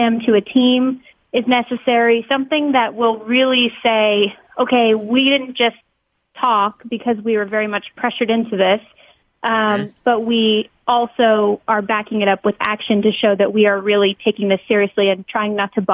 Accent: West Coast, United States; And I'm from the West Coast originally, so I am extremely excited to be back in my preferred time zone.

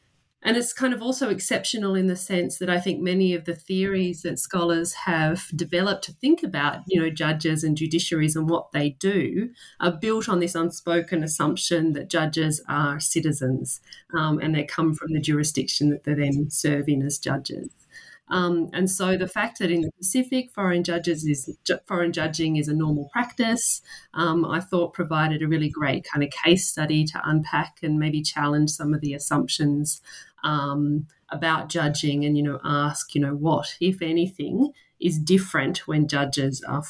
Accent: Australia; I'm from Australia.

